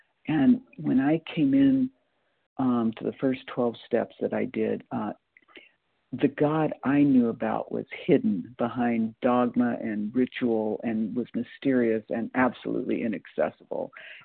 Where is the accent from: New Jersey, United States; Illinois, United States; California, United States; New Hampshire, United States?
California, United States; now in Boise, United States; usually in Boise, but today I'm in my home state of California.